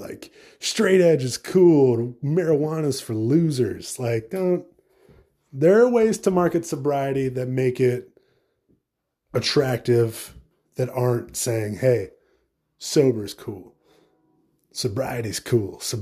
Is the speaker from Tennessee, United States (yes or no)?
yes; Tennessee, United States; Ugh, I'm from Tennessee. Go Volunteers.